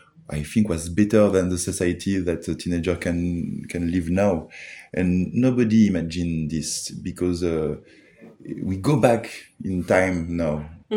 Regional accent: France; And we grew up in France.

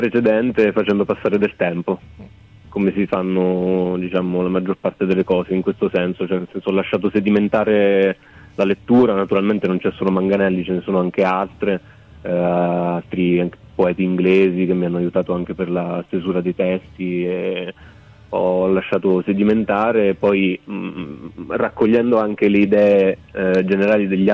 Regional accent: Abruzzo, Italy; un periodo le abbiamo fatte qui giù da noi in Abruzzo

